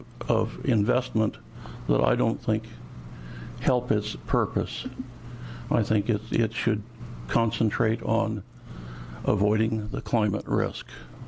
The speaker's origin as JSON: {"language": "English", "town": "Beaverton", "region": "Oregon", "country": "United States", "said": "from Beaverton"}